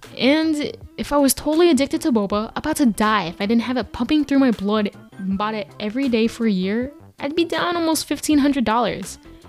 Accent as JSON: {"language": "English", "town": "Houston", "region": "Texas", "country": "United States", "said": "But including tax, now I'm from Houston, Texas, so 8.25%"}